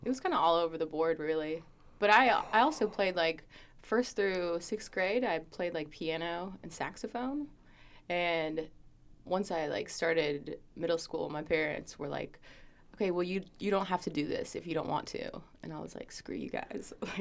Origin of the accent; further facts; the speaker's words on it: West Virginia, United States; I never really did. I grew up in Lincoln County.